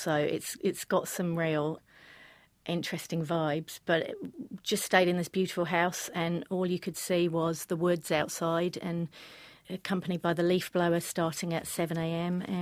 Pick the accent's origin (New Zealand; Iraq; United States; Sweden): New Zealand; And it's great when you say to people, hi, I'm over here from New Zealand.